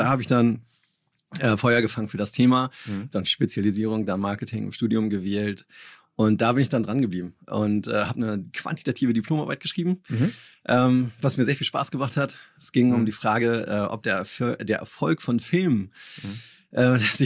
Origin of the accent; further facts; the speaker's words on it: Kiel, Schleswig-Holstein, Germany; Genau, ich bin Kieler Jung.